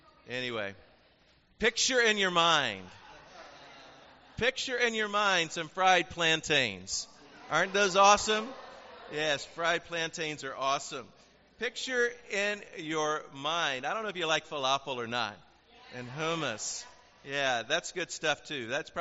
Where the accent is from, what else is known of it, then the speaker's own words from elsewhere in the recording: Columbia, Tennessee, United States; There's a little pie shop in my hometown of Columbia, Tennessee, on the square, and they have the best lemon icebox pie.